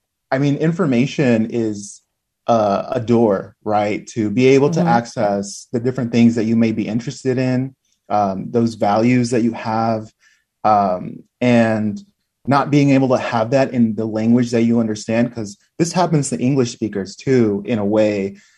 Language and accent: English; Nampa, Idaho, United States; first language es; I grew up in Nampa and come from a Spanish-speaking household.